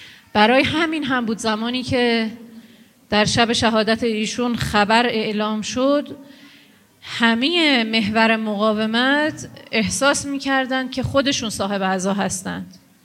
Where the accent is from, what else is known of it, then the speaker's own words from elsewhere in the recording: Iran; به عنوان یک ایرانی کوچکی که در تحولات دنیا تجربه‌ای کسب کرده هست. من برای شما از دل خلیج فارس، بحرین، به قول حضرت آقا این جزیره کوچک که شاهد انقلابی بزرگ بود صحبت میکنم،